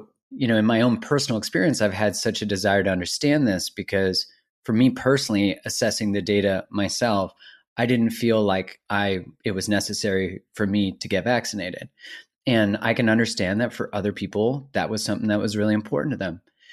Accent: Canada; I'm Canadian, originally born in Canada

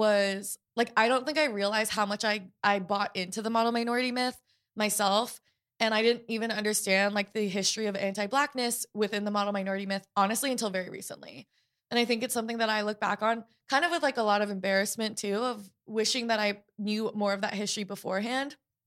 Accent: Portland, Oregon, United States; I was growing up in Portland, Oregon, which is the whitest major city in the US

